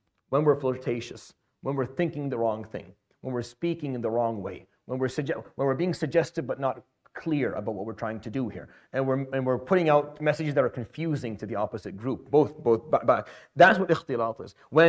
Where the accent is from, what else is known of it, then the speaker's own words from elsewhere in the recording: Saudi Arabia; I grew up in Saudi. It doesn't work.